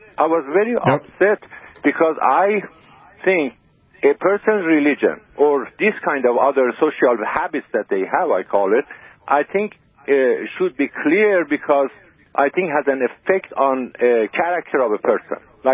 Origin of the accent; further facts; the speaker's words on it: Azerbaijan; English is a second language; now in Texas, United States; I'm Azerbaijani, to tell you the truth. I'm Azerbaijani.